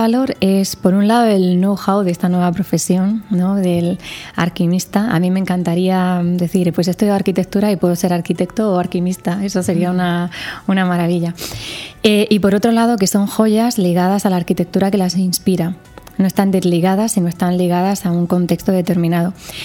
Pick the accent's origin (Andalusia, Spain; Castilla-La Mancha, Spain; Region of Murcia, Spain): Region of Murcia, Spain; Murcia; Pues yo soy de aquí, de Murcia, estudié arquitectura